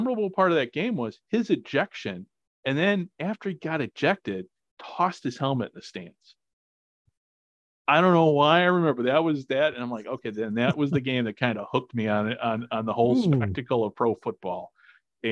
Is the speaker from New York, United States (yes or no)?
no; Chicago, Illinois, United States; now in Arizona, United States; And while I grew up in Chicago, love the Bears